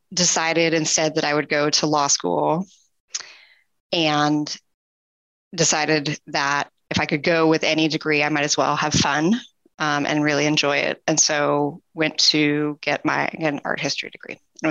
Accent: Fort Collins, Colorado, United States; now in Texas, United States; I was raised in Colorado, in northern Colorado, in Port Collins, which is kind of up near the Wyoming border.

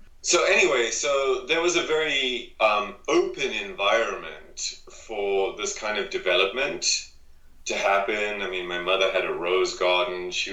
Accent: South Africa; I grew up in South Africa, a different country, and I grew up in a very strange political time in South Africa

